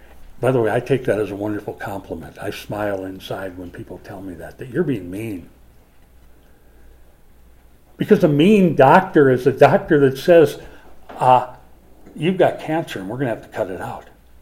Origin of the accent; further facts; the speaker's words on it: Minnesota, United States; Again, I grew up in Minnesota. What do you call that? Minnesota nice.